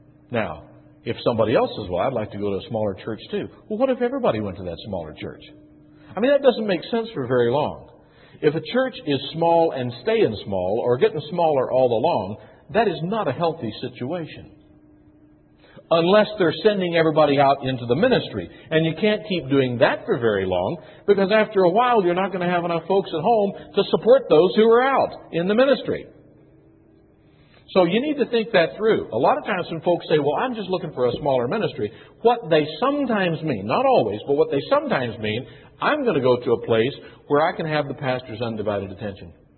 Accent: Kentucky, United States; but I went to the public schools where I grew up in Kentucky.

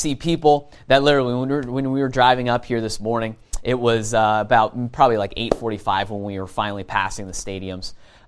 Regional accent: Fairless Hills, Pennsylvania, United States; we're from Fairless Hills, Pennsylvania, about an hour north of here.

